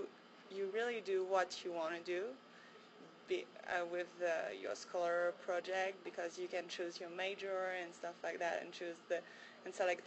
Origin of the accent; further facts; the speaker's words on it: France; English is a second language; now in United States; No, I'm not. I came from France, actually, and I learned agriculture